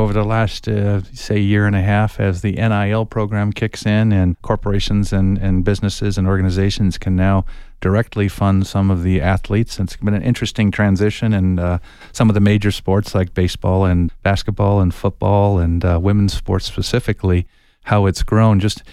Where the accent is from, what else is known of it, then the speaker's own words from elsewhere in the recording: Tucson, Arizona, United States; And I'd say, "Well, I'm from Tucson, Arizona."